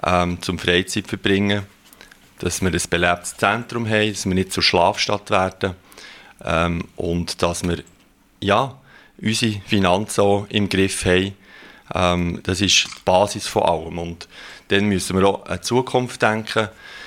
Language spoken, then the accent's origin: German; Switzerland; moved away as an adult; Ich bin als Schweizer in ein fremdes Land gekommen, habe dort Leute lernen kennen, ich habe die ganze Sprache müssen auch lernen. Gut, Englisch habe ich schon ein bisschen können von Schule